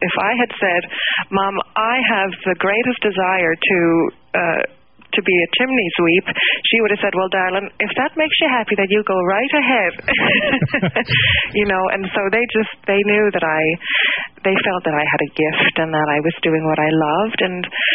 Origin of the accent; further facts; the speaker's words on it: St. John's, Newfoundland and Labrador, Canada; I grew up in St. John's, Newfoundland, and I've been singing for pretty much most of my life